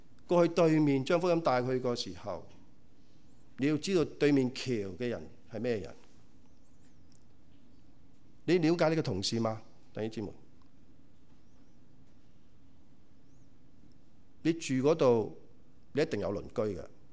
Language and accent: Cantonese; China; now in Canada; 我哋係中國人，住喺加拿大西方文化，係咪？